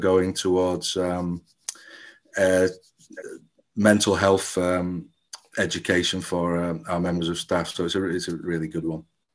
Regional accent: Manchester, North West England, United Kingdom; moved away as an adult; now in Cornwall, United Kingdom; I was born in Manchester and I grew up there. And when I was 19, we moved down to Cornwall, which is where my father's from.

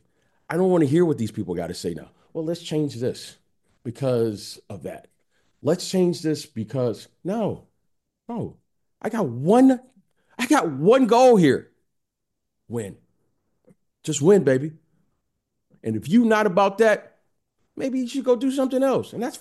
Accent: Detroit, Michigan, United States; I'm from Detroit. That's what we do.

